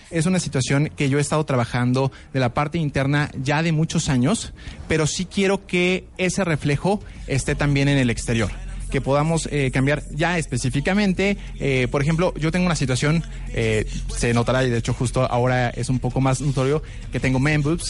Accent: Puebla, Mexico; Es correcto, soy de Puebla.

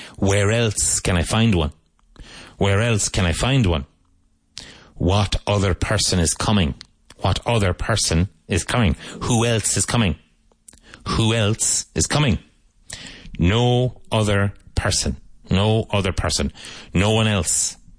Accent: Ireland; So when I was a child growing up in Ireland, it's still the case

